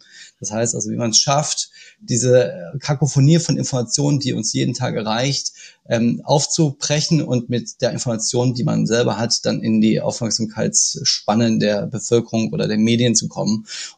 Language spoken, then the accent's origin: German; East Germany, Germany; Ich bin auch in der DDR geboren und sozialisiert und fahre auch ab und zu durch diese Dörfer